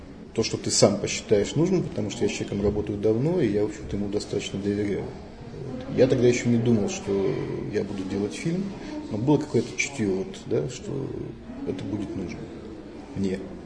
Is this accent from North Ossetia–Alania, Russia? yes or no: yes; North Ossetia–Alania, Russia; я сам осетин, я сам оттуда.